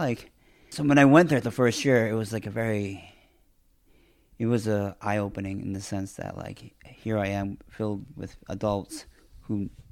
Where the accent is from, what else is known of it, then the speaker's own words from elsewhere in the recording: San Gabriel, California, United States; also born or lived in Orange County; Yeah, mainly in San Gabriel, which is near Pasadena.